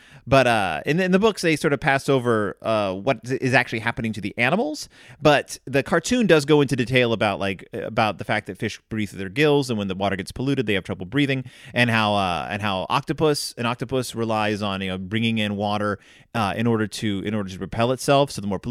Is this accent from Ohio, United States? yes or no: no; Texas, United States; When I was a kid, I grew up in Texas, and there was this huge problem with littering on the freeways.